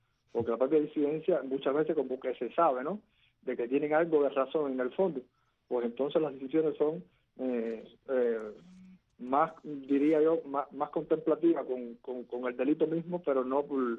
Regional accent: Cuba; como cubano

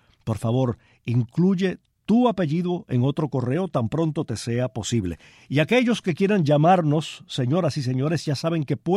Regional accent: Palma Soriano, Santiago de Cuba, Cuba; Aquí tengo un correo procedente de mi pueblo, de Palma Soriano.

